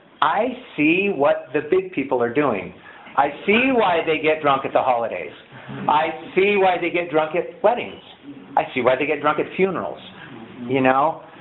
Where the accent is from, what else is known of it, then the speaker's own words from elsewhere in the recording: Santa Maria, California, United States; But we're from Santa Maria. I was born in Santa Maria, graduated from Santa Maria High School. My family, we had a cattle ranch out Highway 166, and we were raised up there.